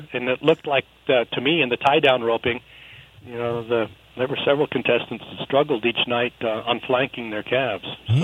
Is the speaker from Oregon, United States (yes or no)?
yes; Pendleton, Oregon, United States; I had a chance to talk to her here in Pendleton. She won the Pendleton Roundup, my hometown rodeo here.